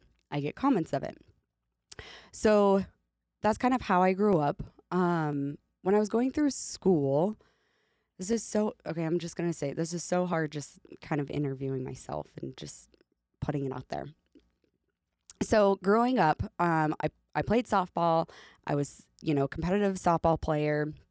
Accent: Idaho, United States; also born or lived in Washington; I was born in Washington. I was raised in Idaho.

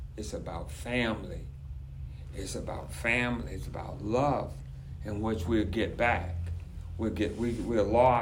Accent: the South, United States; because I grew up in the South, in the summer you have abundance of vegetables.

